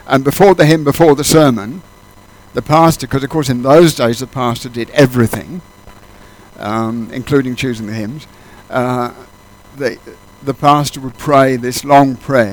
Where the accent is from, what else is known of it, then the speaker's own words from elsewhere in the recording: England, United Kingdom; the church I grew up in England, a fairly normal Baptist church, quite a large one